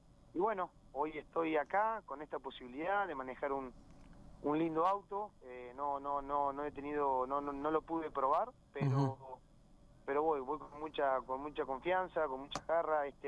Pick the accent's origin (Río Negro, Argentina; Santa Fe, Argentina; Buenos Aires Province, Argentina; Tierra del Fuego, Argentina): Río Negro, Argentina; Río Colorado; Todavía estoy en el pueblo, en Río Colorado, donde soy nativo.